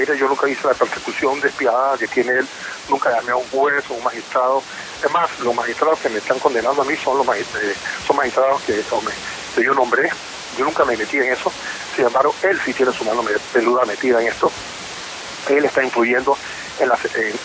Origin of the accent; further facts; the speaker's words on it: Panama; Yo soy el único panameño que no ha sido notificado ni imputado.